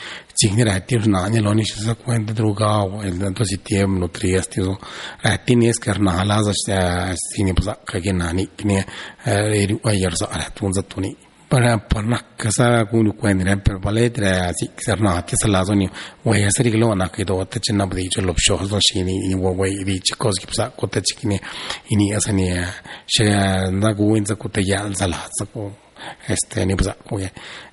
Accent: San Baltasar de la Vila, Oaxaca, Mexico; soy originario de San Baltasar de la Vila. Mi pueblo pertenece al municipio de San Dionisio Cotepec, distrito de Tlacolula. Hablo el zapoteco del valle.

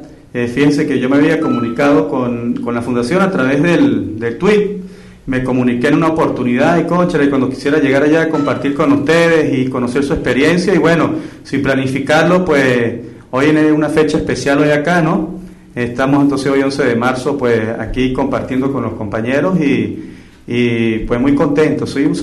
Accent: Capital District, Venezuela; born there; also born or lived in Andes; Nací aquí, bueno, nací en la Concepción Palacio. Mi familia está acá en el 23 de enero, pero como dicen allá en mi tierra, soy reencauchado, porque tengo años allá en los Andes, ¿no? Bueno, estoy allá con mi mamá y eso.

